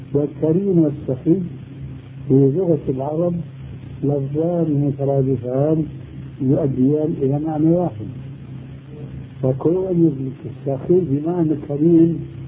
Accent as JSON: {"language": "Arabic", "country": "Syria", "said": "نحن عندنا كلمات تباهي هذه وكلها لا تجوز عندنا في سوريا"}